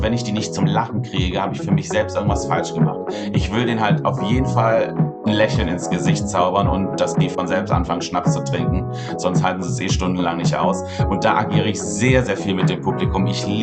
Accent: North Rhine-Westphalia, Germany; born or raised there

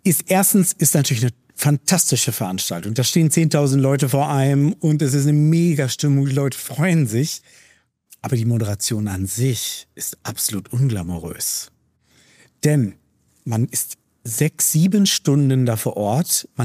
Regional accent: Schöppingen, North Rhine-Westphalia, Germany; Wie oft ich schon gesagt habe, ja, ich komme aus Münster. Denn Schöpping ist nicht so einfach zu erklären. Das ist irgendwo zwischen Münster, Ahaus, Grunau, Nähe der niederländischen Grenze.

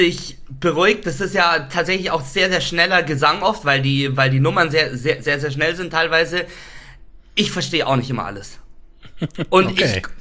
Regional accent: Dachau, Bavaria, Germany; in Dachau, in meiner Heimatstadt, in so einem großen Festzelt.

